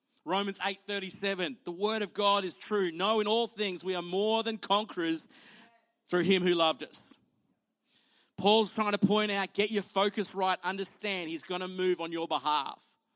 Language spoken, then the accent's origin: English; Australia; you know, in this country, you know, you're not allowed to celebrate anymore being Australian because of the past.